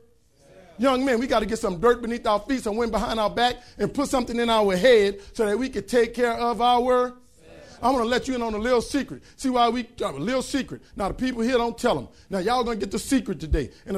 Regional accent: New Orleans, Louisiana, United States; I'm from New Orleans, Louisiana. I'm from Backertown, Girtown, Zion City. I'm from that Lower Nine where we don't mind dying.

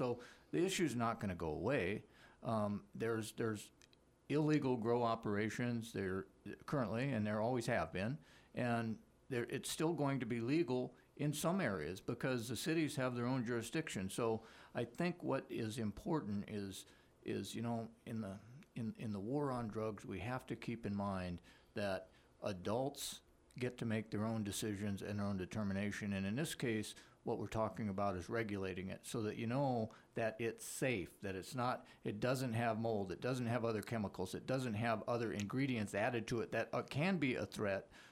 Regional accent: Alaska, United States; I grew up on the Kenai Peninsula. Pot has been around since I was in grade school, although I didn't know what it was then.

